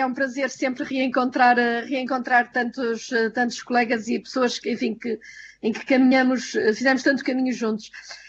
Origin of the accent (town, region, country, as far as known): Portugal